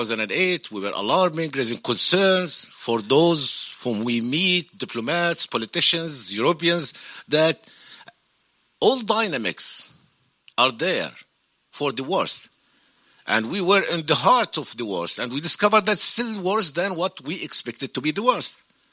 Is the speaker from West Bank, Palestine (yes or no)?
no; Gaza, Gaza Strip, Palestine; I'm from Gaza